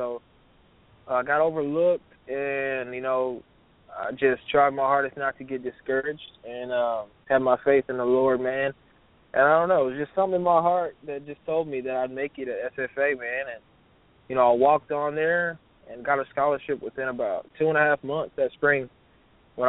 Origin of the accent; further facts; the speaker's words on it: The Woodlands, Texas, United States; It was cool, man. I had a lot of friends. Woodlands, Texas is a very big town. It should be considered as a city, but no, I had a lot of friends there, man.